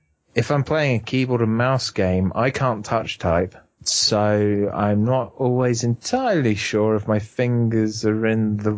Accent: London, United Kingdom; born there; Because I was born in London. I'm not a Celt

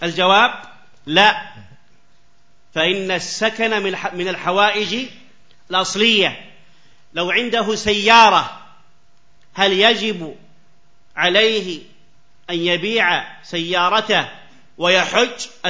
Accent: Saudi Arabia; المجمعة منطقة عندنا في السعودية.

